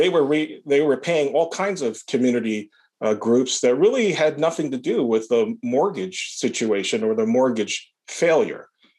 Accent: California, United States; if, let's say, the environmental disaster happened here in my home state of California, we're home to Chevron and all kinds of other big evil energy companies.

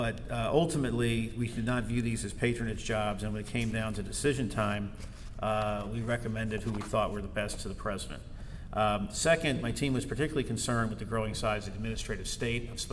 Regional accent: New Jersey, United States; well, I'm also from New Jersey, and I want to get that out of the way.

